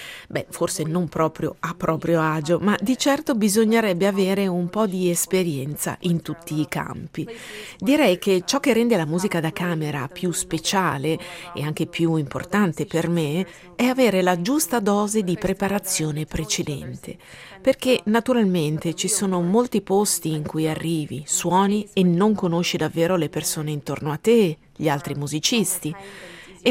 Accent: Spain; now in Vienna, Austria; Trovo molto stimolante suonare in Spagna, che è il mio paese d'origine, ma anche a Vienna, la città dove vivo attualmente.

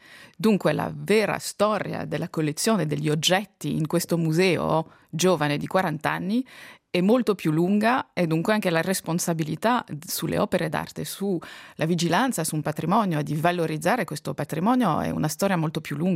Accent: Ticino, Switzerland

